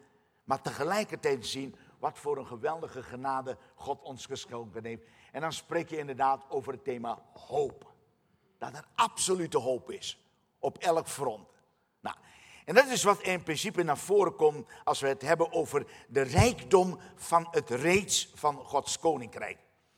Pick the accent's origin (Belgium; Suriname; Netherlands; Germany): Suriname; U weet waarschijnlijk dat ik uit Suriname kom. Daar ben ik geboren, ben ik opgegroeid.